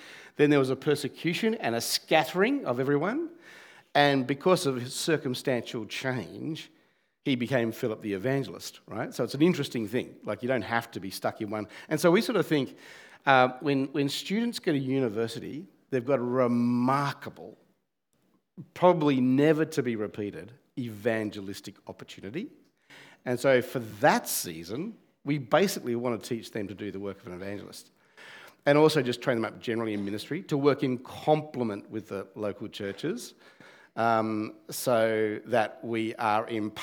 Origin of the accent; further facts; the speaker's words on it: Tasmania, Australia; So I'm from Tasmania, grew up there, was working there